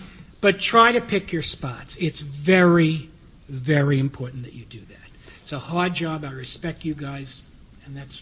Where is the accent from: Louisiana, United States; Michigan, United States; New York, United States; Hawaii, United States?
New York, United States; but in all the votes, my home state of New York abstains